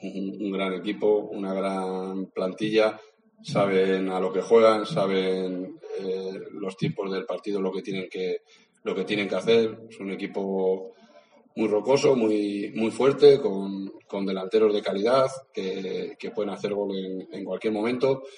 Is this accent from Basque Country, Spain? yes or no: yes; Bilbao, Basque Country, Spain; Él es de Baracaldo, yo soy de Bilbao.